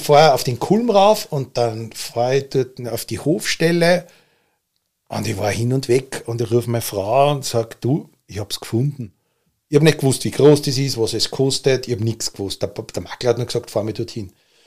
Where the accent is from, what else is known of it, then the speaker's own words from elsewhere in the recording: Vienna, Austria; geboren bin ich in Wien. Ich habe die Kindheit auch in Wien, am Stadtrand von Wien, genau.